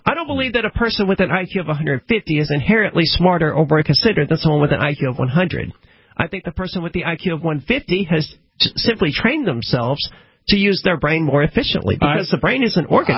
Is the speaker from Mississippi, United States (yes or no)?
yes; Mississippi, United States; I was born and raised in Mississippi, brought up the same way.